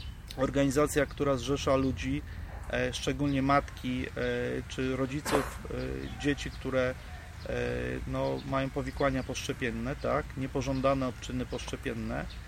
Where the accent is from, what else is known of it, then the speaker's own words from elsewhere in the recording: Łódź, Łódź Voivodeship, Poland; Ano w tym jest problem, że ja jestem z Łodzi.